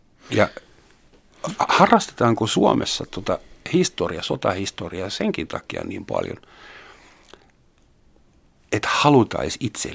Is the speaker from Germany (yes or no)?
yes; Konstanz, Baden-Württemberg, Germany; Finnish is a second language; mun kotikaupungissa Konstanz am Bodensee, joka sijaitsee Saksan ja Sveitsin rajalla.